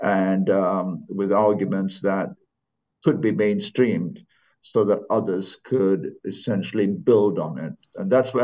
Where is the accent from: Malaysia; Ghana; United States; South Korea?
Malaysia; moved away as an adult; also born or lived in London; I was brought up, I was born in Malaysia, the one of eight. My parents are migrants from India.